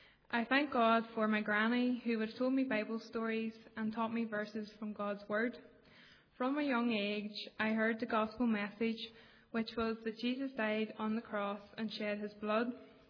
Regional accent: Magherafelt, Northern Ireland, United Kingdom; I'm from Macrofelt. I'm 18 years old and I'm currently at Cookstown High School studying my A-levels.

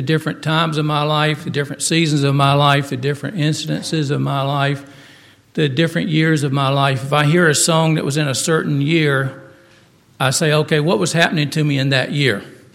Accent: Phenix City, Alabama, United States; years ago when I was growing up in Phoenix City, Alabama.

